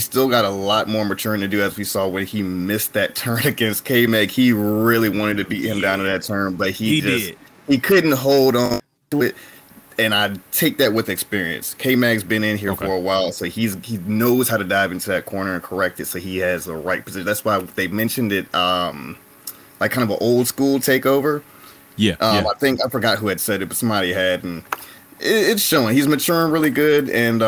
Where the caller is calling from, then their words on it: Richmond, Virginia, United States; Richmond, Virginia, my man.